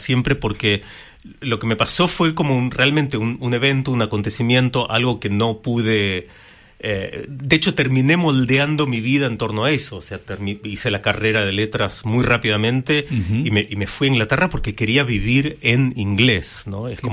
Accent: Sweden; yo bueno pasé mi infancia en Suecia, uh-huh. me crié bilingüe, o sea hablo sueco prácticamente sin acento, pero también con un vocabulario de un chico de 12 años

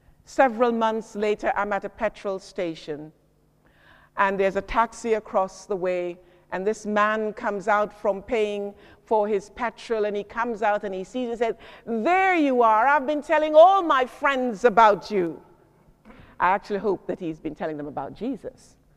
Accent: United Kingdom; oh, we're British. We're British, we don't do that.

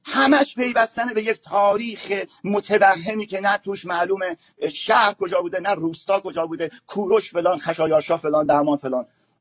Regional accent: Iran; به عنوان یه ایرانی جلوی آینه بیستیم

